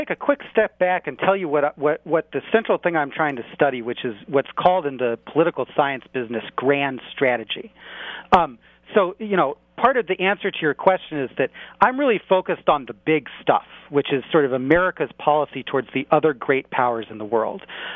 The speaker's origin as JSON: {"language": "English", "town": "Akron", "region": "Ohio", "country": "United States", "said": "I'm from Ohio. Akron, Ohio, and I went to college at the University of Chicago, so I'm a Midwestern boy, born and raised, but I've been transplanted out to the East Coast"}